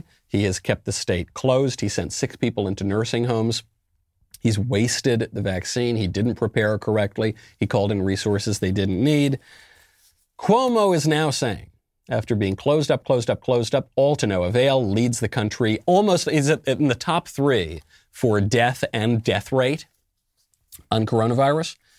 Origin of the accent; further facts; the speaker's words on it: New York City, New York, United States; I'm a New Yorker myself, born and raised.